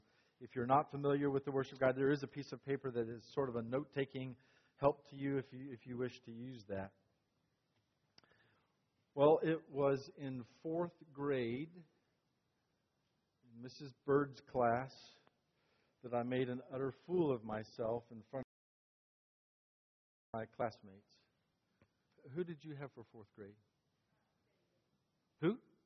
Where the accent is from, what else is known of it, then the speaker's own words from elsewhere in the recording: United States; I said, "Well, I'm American." And they're like, "Well, no, you got to be something else." I'm like, "No, I don't. I'm 100% American."